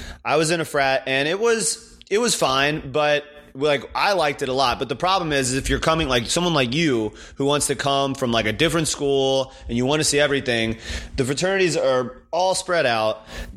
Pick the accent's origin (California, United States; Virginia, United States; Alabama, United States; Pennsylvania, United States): Virginia, United States; Blacksburg; I grew up in Blacksburg, so I'm probably biased even more than someone who just went to school there